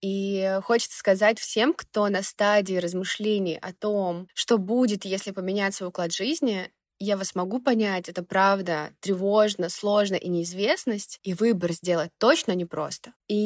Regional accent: Lithuania; moved away as an adult; я уезжала из Литвы в 18 лет и вернулась, когда мне было 30. Уля-ля, многое поменялось. И, в общем, весь год в Вильнюсе я старалась быть чаще с ними

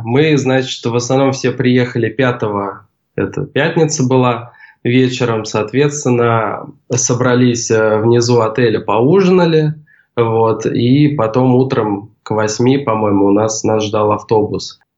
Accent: Russia; им было на пользу то, что я из России.

